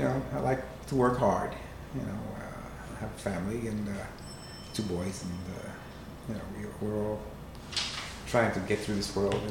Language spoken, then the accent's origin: English; Puerto Rico; I'm from Puerto Rico, so I'm in Spanish